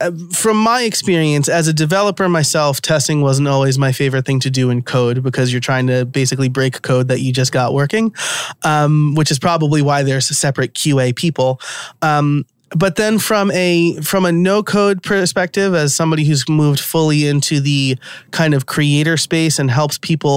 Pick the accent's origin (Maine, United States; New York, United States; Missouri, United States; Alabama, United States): New York, United States; accent: New York; sorry, my New York accent might come out from time to time.